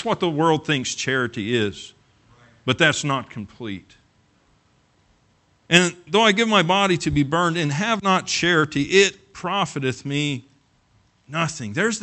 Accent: the South, United States; Now, I'm from the South. I can do this really well.

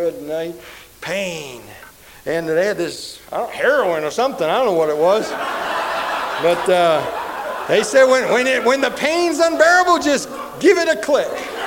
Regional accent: Maine, United States; In Maine, I grew up in Maine. I mean, out in the Stone Age.

